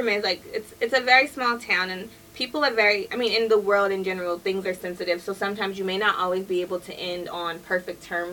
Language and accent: English; California, United States; I'm from Cali. I don't need too much.